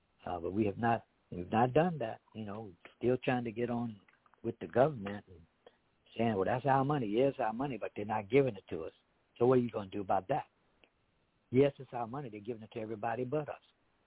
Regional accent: Washington, District of Columbia, United States; moved away as an adult; now in Miami, United States; And when I came down here to Miami, Florida, I was from Washington, D.C., y'all.

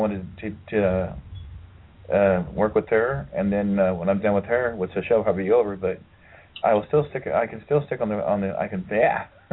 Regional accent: Ohio, United States; And I'm actually from Ohio. That's where I was raised. But ever since I've been to Colorado, now I have a tendency to tell people my home is in Colorado.

